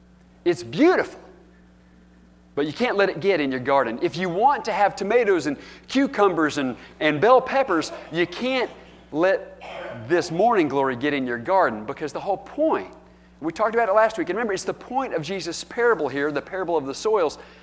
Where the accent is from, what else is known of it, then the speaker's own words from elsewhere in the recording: North Carolina, United States; also born or lived in Texas; But growing up in North Carolina, out in the country, and we had a really big garden.